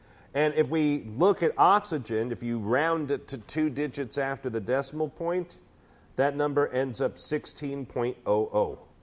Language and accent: English; Texas, United States; I know my accent doesn't reveal it very much, except when I'm mad, but I am originally from Texas.